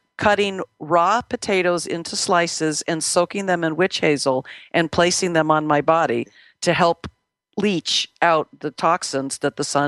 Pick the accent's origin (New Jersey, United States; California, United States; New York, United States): California, United States; Los Angeles; And so that was not my experience growing up in Los Angeles